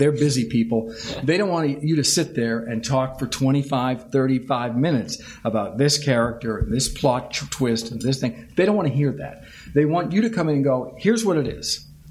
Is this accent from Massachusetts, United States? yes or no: yes; Massachusetts, United States; We're both from Massachusetts.